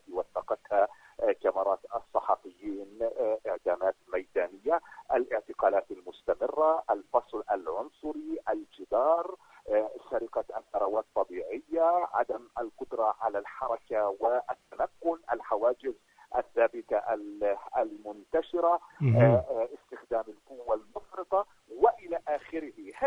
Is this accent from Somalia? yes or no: no; Palestine; هذا ما يحصل الآن في بلادنا في 2022، بأنني أنا كفلسطيني لا أستطيع أن أصعد في حافلة